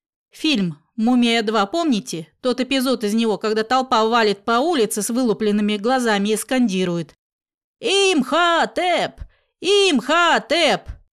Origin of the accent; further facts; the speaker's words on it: Elista, Kalmykia, Russia; born there; Родился я в Элисте и довольно давно. Элиста – это которая в Волгоградской области, уточняю для тех, у кого плохо с географией.